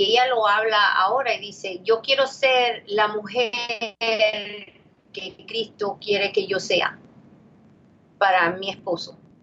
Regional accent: Cuba; No yo, porque yo soy cubana

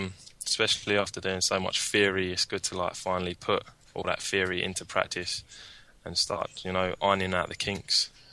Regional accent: London, United Kingdom; I'm from South East London

